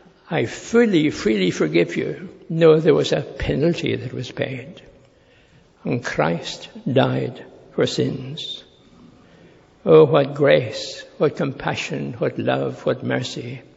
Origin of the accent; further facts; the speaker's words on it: Ireland; I'm Irish